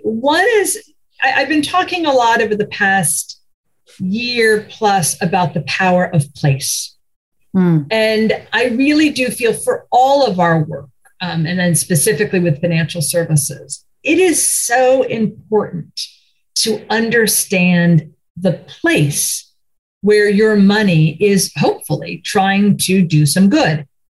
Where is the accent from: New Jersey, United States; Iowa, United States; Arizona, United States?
New Jersey, United States; I grew up in New Jersey. Not that we didn't have hiking opportunities, but it wasn't something my family did.